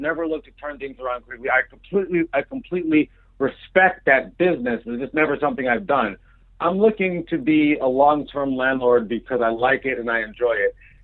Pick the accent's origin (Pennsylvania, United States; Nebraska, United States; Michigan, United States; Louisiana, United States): Michigan, United States; Ann Arbor; I'm from Ann Arbor, as you know